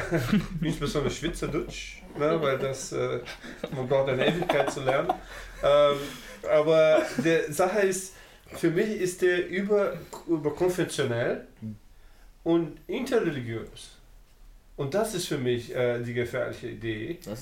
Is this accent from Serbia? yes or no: no; Brazil; Aber ich bin Brasilianer, doppelte Staatsbürgerschaft, ich habe auch die Deutsche.